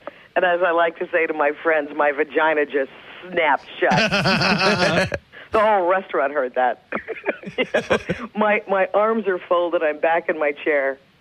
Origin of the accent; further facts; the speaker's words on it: Louisville, Kentucky, United States; I'm from Louisville, Kentucky. I was a Delta Gamma at Indiana.